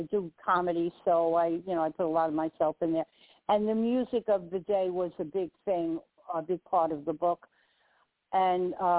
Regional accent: New York, United States; If you speak to anyone from New York, we don't have an accent. Everyone else does.

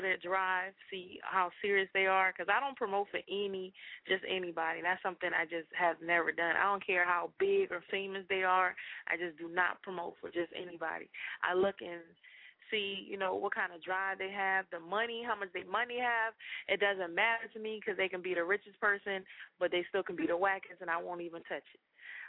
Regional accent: United States; accent: country; Yeah, I mean, you know, cause you sitting there talking my country accent. I don't have a Atlanta accent. Now, I do have a Geechee accent every now and then, like when my alter ego come out.

